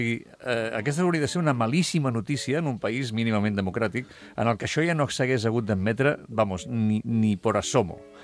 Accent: Barcelona, Catalonia, Spain; accent: Barcelona Catalan; El meu és bastant xava, bastant de Barcelona.

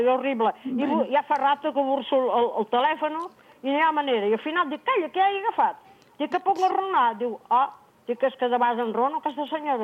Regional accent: Sant Sadurní d'Anoia, Catalonia, Spain; que jo soc de Sant Sadurní. Soc de Sant Sadurní, jo, eh?

